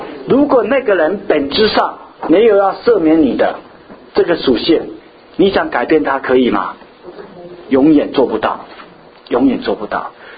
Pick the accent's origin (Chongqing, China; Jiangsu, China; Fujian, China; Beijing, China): Fujian, China; Xiamen; 我记得我小时候在厦门的时候，有一次呢，冬天很冷哈